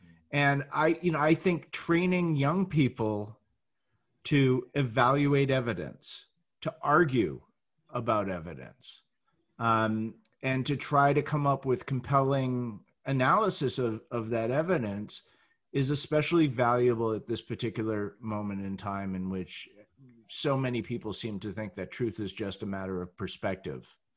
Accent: Massachusetts, United States; Yeah, I grew up just outside of Boston, so I'm a Boston sports junkie.

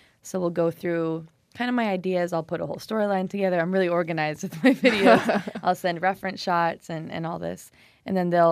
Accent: Milwaukee, Wisconsin, United States; Milwaukee's my hometown, and a lot of people always call me a Chicago artist, but as much as I can, I try to represent Milwaukee because it's where I'm from.

